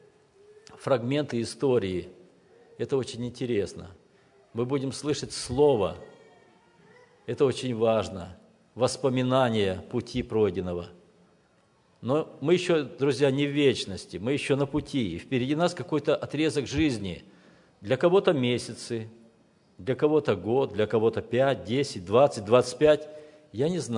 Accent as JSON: {"language": "Russian", "country": "Kyrgyzstan", "moved": "yes", "said": "В сентябре 1994 года моя семья и семья моего брата, мы приехали из Кыргызстана в эту страну, в новую страну, в новый штат, в новый город."}